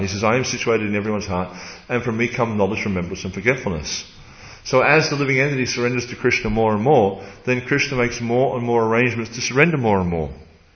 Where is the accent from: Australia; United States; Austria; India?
Australia; It's just not part of the description of, you know, the job description of being an Australian, you know.